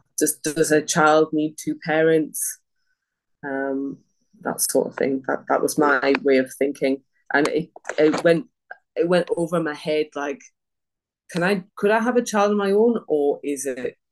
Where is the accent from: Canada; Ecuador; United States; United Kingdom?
United Kingdom; England; moved away as an adult; now in Adelaide, Australia; So I was born in England, mm-hmm. and I lived in England for 27 years of my life.